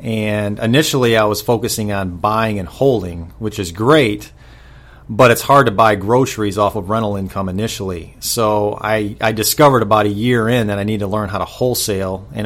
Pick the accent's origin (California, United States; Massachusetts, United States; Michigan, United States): Michigan, United States; moved away as an adult; also born or lived in Starkville; now in Memphis, United States; Yeah, I'm originally from Western Michigan. I moved to Memphis 21 years ago.